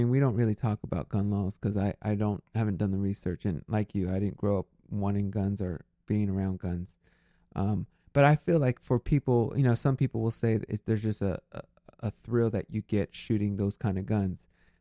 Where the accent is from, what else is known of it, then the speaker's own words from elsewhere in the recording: United States; I am an American. I live here in the States